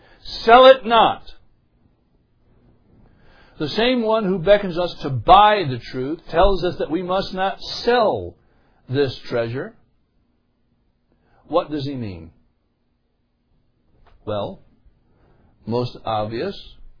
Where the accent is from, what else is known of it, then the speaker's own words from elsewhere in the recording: New York, United States; struck me because Auburn is the county seat for the county that I grew up in. It's about 25 miles from my hometown.